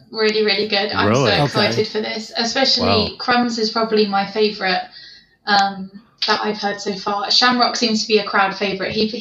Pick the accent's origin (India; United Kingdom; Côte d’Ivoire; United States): United Kingdom; Nottingham, East Midlands; because I'm from Nottingham